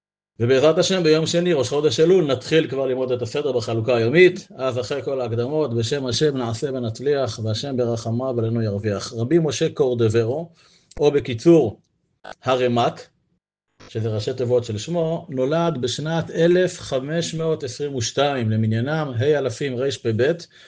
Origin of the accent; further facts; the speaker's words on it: Beit Gamliel, Central District, Israel; גם אני גדלתי בבית גמליאל